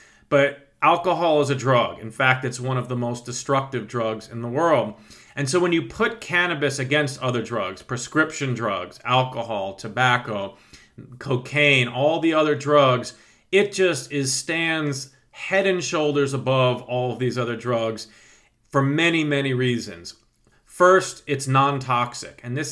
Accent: California, United States; now my home state of California.

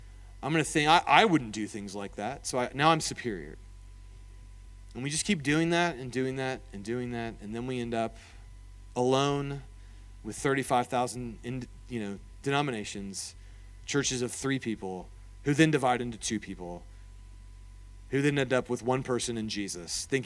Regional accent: Indianapolis, Indiana, United States; I'm from Indianapolis.

